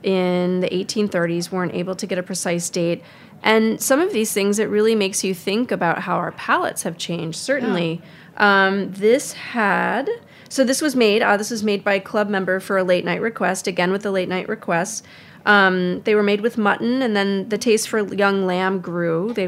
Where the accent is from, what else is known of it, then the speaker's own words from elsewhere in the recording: Midwest, United States; growing up in the Midwest, that came out of a bottle.